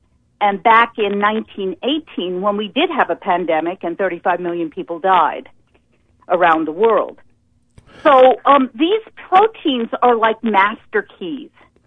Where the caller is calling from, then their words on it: New York, United States; I'm calling from the Mid-Hudson Valley area of New York State, and that is pretty close to where West Point is.